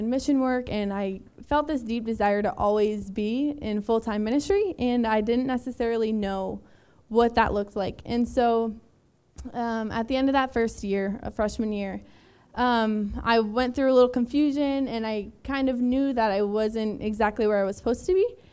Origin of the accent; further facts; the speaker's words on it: Madison, United States; I am originally from Madison, and I attended Living Hope Wesleyan Church from about middle school up until I graduated and left for college